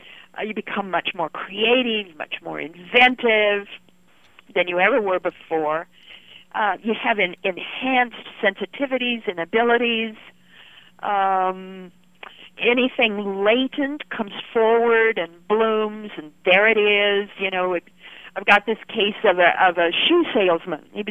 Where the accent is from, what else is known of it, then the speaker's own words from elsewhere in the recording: Idaho, United States; I come originally from Idaho, so we're good Idahoans.